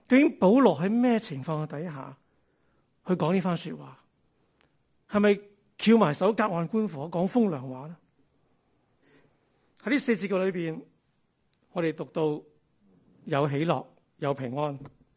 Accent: Hong Kong; 相信大家都很感受到我们香港人所过的日子是很不容易。

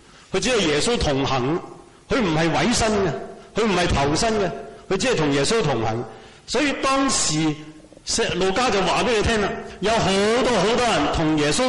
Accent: China; 我哋中国人个恨字都好有趣。

